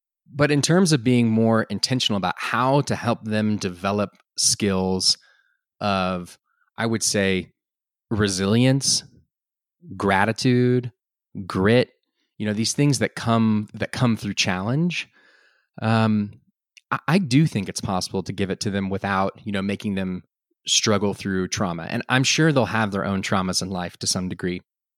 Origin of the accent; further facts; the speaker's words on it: Austin, Texas, United States; now in Boulder, United States; I moved back to Boulder, or I moved to Boulder. I was originally from Austin.